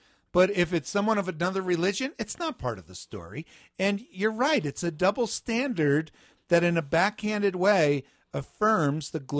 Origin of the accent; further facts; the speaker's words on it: New Jersey, United States; now in Colorado, United States; Hey, Fred, I grew up in New Jersey. And the fireflies, the lightning bugs, we'd call them, that was a part of growing up.